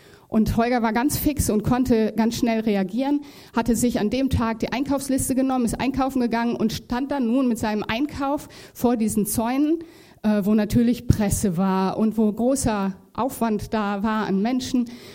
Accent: Gütersloh, North Rhine-Westphalia, Germany; Ich komme ja aus Gütersloh

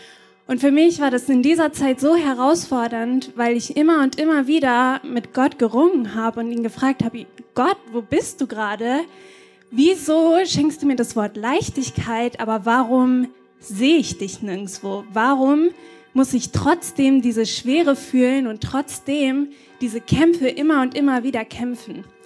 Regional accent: Bünde, North Rhine-Westphalia, Germany; now in Witten, Germany; Ich wohne im Moment in Witten, Bünde ist meine Heimat

